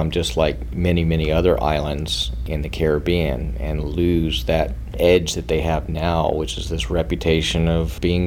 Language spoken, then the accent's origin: English; Florida, United States; Yeah, you know, growing up in Florida and seeing the changes in Florida, you know, firsthand